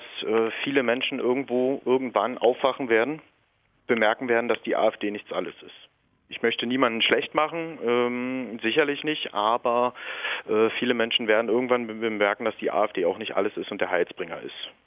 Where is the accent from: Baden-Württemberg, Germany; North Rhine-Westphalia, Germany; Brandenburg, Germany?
Brandenburg, Germany; Das sind besondere Feste, besondere Traditionen in meinem Dorf. Ich komme aus Südbrandenburg und da ist das eigentlich relativ normal.